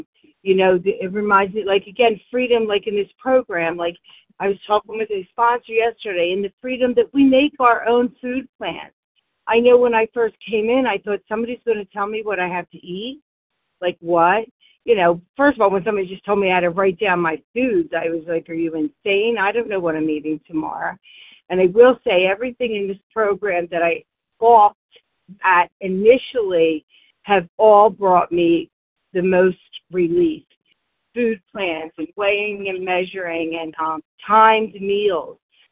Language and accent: English; Warminster, Pennsylvania, United States; I'm from Warminster, Pennsylvania, gratefully recovered through God's grace and mercy only.